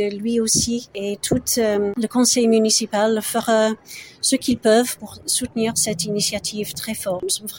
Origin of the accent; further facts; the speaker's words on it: Yorkshire and the Humber, United Kingdom; qui se trouve dans la région de Yorkshire, qui est aussi ma région d'origine